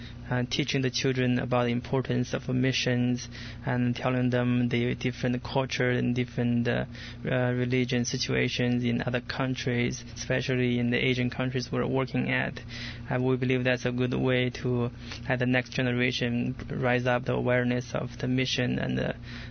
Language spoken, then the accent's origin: English; China; Well, I'm from China